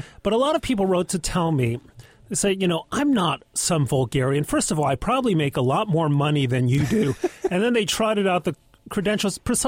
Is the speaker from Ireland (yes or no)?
no; New York, United States; I thought for me, and as a New Yorker, when he went on about New York values